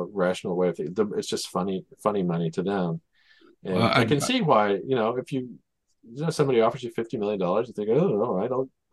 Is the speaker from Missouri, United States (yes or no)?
yes; Kansas City, Missouri, United States; born there; My best friend. We were born on the same day in Kansas City.